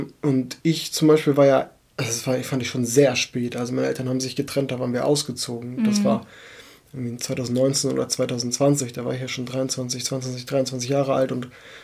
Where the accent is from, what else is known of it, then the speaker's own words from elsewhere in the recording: Germany; born there; Wir sind beide in Deutschland geboren.